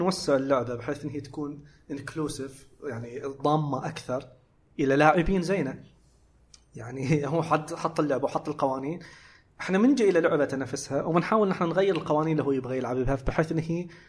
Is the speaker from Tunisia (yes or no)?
no; Qatif, Eastern Province, Saudi Arabia; انا اتكلم لهجه بيضاء بس يبين انا قطيفي